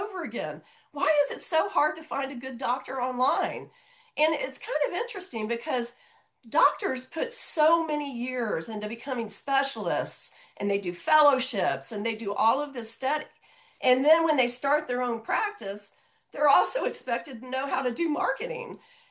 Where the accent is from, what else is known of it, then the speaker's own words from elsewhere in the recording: Tampa, Florida, United States; So interestingly, I'm from Tampa